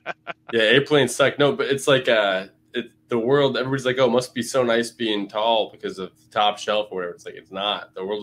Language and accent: English; Manchester, New Hampshire, United States; I grew up in New Hampshire. I grew up in Manchester, and I've got 11 siblings.